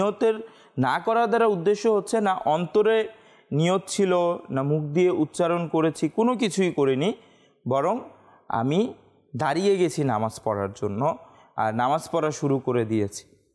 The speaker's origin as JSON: {"language": "Bangla", "country": "Bangladesh", "said": "তো যেহেতু আমরা বাংলাদেশে আছি, আর আমরা বাংলাদেশি"}